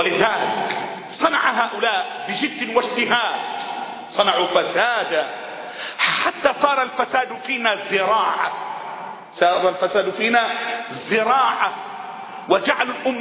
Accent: Egypt

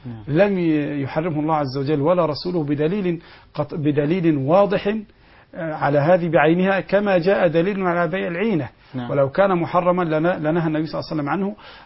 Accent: Egypt; نحن عندنا في مصر

